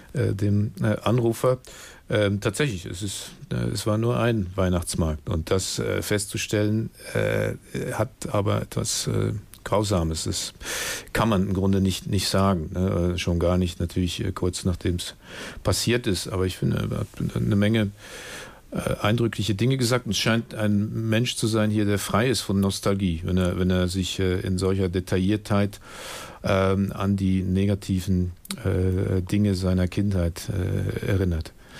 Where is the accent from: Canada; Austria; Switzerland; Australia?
Switzerland; Ich bin in der Schweiz aufgewachsen.